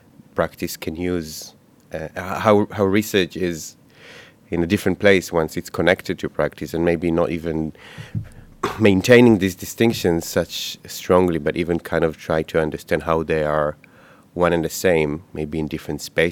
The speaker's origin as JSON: {"language": "English", "country": "Israel", "said": "I am Israeli born from Israel, Palestine."}